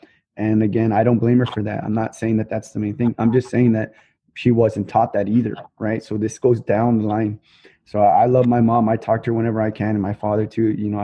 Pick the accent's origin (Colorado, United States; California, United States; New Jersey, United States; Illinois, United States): Illinois, United States; Chicago; Matthew and I were different because we were raised in Chicago and they were raised here